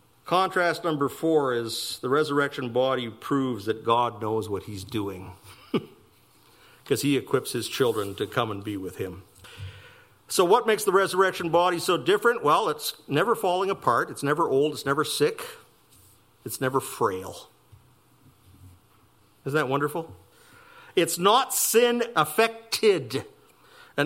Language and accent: English; Winnipeg, Manitoba, Canada; But I grew up in Winnipeg. It was a little tough snorkeling.